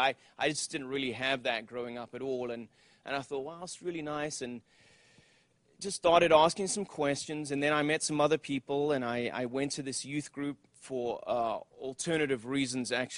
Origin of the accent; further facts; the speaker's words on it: London, United Kingdom; born there; But I was born in England, in London, and not from a Christian family.